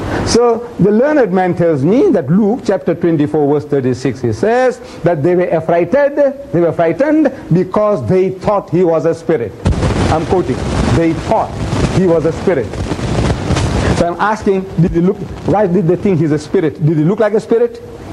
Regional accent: India; English is a second language; English is a foreign language to me. I'm an Indian. Born in India. You see, I acquired this English from your people.

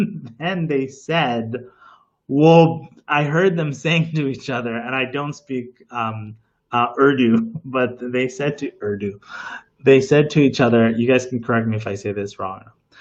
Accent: Winnipeg, Manitoba, Canada; I grew up in Winnipeg.

